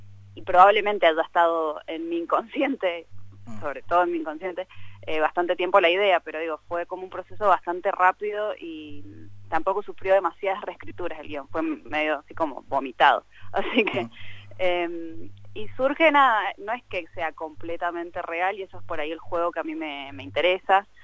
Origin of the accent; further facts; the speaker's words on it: Mendoza, Argentina; siendo mendocinos sabemos bien de que no es algo imposible.